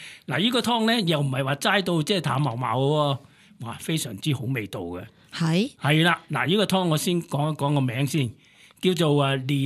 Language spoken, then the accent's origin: Cantonese; China; 尤其是我哋中國人咧，我哋中國人咧就最中意飲湯水